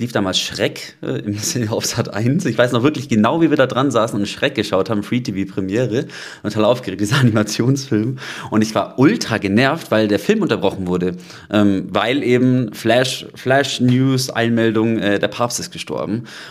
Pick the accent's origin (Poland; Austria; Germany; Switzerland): Germany; Kempten, Bavaria; katholisch getauft gewesen. Ich bin aus der Kirche ausgetreten vor einiger Zeit. Allerdings bin ich eben auch im erzkonservativen Bayern, sage ich mal, aufgewachsen, bei uns im Allgäu, wo schon auch die katholische Kirche eine gewisse ja, Rolle hat. Auch die evangelische, gerade in Kempten bei uns